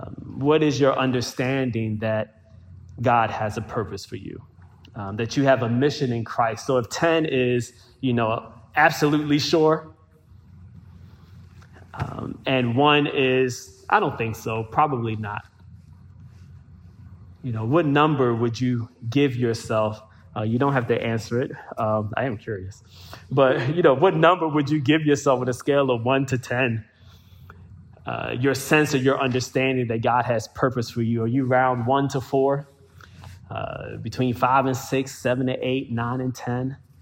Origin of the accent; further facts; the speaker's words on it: Baltimore, Maryland, United States; I'm from Baltimore. I came to Yale, got a PhD in genetics.